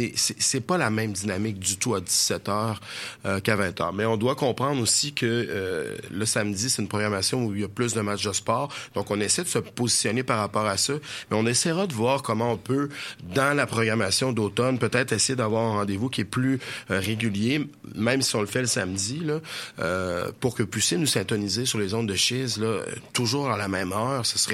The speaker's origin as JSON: {"language": "French", "town": "Chauveau", "region": "Quebec", "country": "Canada", "tie": "born or raised there", "said": "Aller faire un petit tour d'où est-ce que je suis né, dans Chauveau, où je n'irai jamais revivre. En tout respect pour les gens qui restent dans Chauveau, j'ai quand même passé 18 ans de ma vie là"}